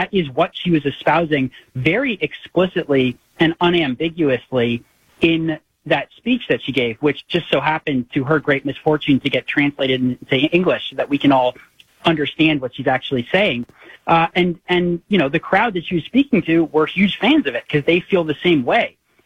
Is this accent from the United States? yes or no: yes; United States; born there; I'm an American nationalist, and only this nation. This is the country I was born.